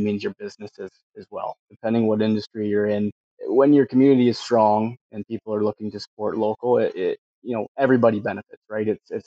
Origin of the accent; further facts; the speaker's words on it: Canada; that helps us remember why we're Canadian and to help our neighbor.